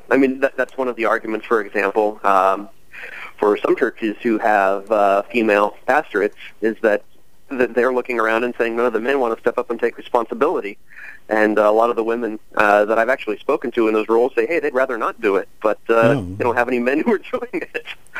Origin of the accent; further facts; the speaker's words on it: Kansas City, Missouri, United States; I'm a Kansas City Chiefs fan. And I grew up in Kansas City.